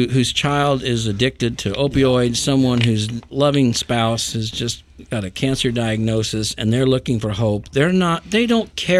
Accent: Independence, Missouri, United States; I grew up in Independence

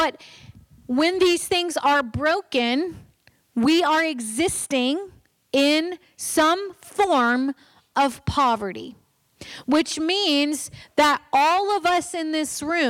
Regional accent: the South, United States; We see a need, and I'm from the South, so this is specifically true for where I live.

